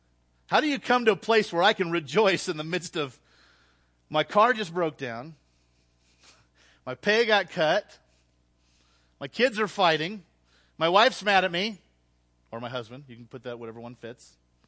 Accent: Iowa, United States; also born or lived in Indiana, United States; now in Colorado, United States; before we came to Colorado, we grew up in Iowa where we met and got married. And then we moved to Indiana where I served as an assistant pastor there.

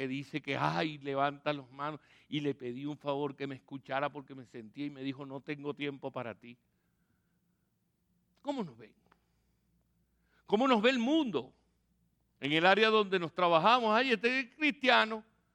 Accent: Venezuela; un ciudadano respetable y honorable en mi país, Venezuela. Y mientras estoy aquí como turista, cuando visito a mi familia aquí en los Estados Unidos.

